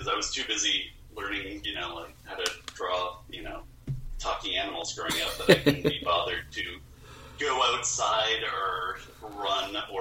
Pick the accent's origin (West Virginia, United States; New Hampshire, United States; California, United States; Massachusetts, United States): Massachusetts, United States; moved away; Like I said before, I grew up in Massachusetts, and I came out here to the Midwest